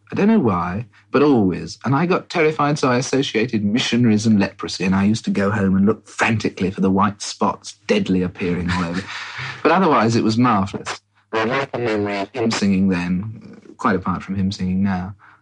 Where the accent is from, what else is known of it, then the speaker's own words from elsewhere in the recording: Tenterden, South East England, United Kingdom; born there; I was born in Tenterden in Kent. It's a delicious little town